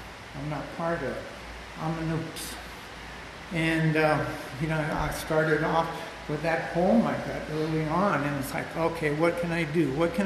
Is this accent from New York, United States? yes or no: no; Long Beach, California, United States; I was born and raised in Long Beach, and my parents were Mormons, of all things.